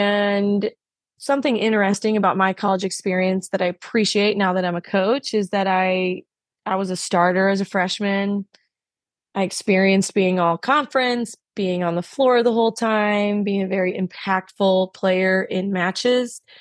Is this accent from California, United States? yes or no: no; Michigan, United States; moved away as an adult; now in Texas, United States; High school, I'm from Michigan originally, and so I'm, you know, not a Texan, although I've been here for over a decade.